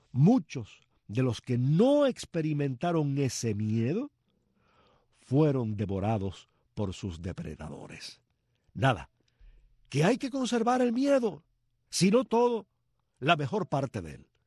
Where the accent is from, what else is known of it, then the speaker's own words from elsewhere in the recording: Cuba; No somos pocos los cubanos